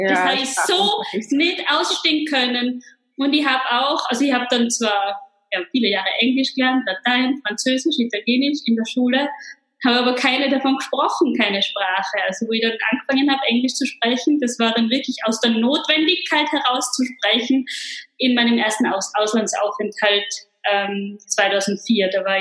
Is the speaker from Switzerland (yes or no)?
no; Innsbruck, Tyrol, Austria; Ich komme ursprünglich aus Innsbruck und bin wirklich in einer rein österreichischen Familie aufgewachsen.